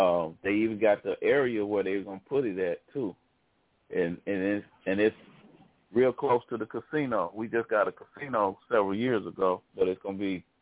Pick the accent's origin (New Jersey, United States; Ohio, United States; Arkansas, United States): Arkansas, United States; We got in my hometown in Arkansas, we got the okay and approval for a racetrack.